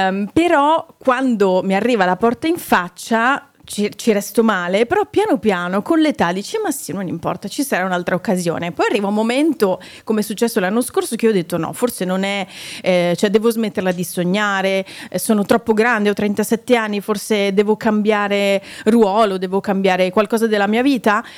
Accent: Veneto, Italy; sono veneta

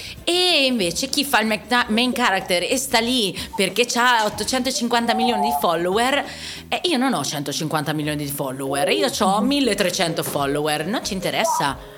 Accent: Ancona, Marche, Italy; now in Milan, Italy; nei pressi di Milano da poco. Nella nebbia da poco, da quasi un anno, quasi. Io sono marchigiana e vengo da Ancona.

